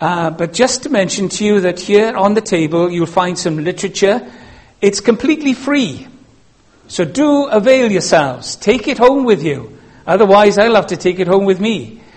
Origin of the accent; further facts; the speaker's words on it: Wales, United Kingdom; The only thing you know about me at the moment is that I'm Welsh, and that's because of my accent.